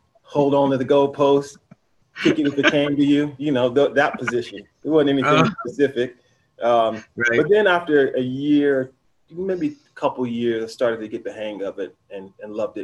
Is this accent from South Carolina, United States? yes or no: no; High Point, North Carolina, United States; Yeah, I'm from High Point, North Carolina.